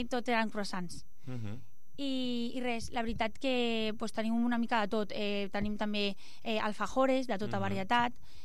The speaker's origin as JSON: {"language": "Catalan", "region": "Catalonia", "country": "Spain", "said": "jo que sóc d'aquí, sóc catalana"}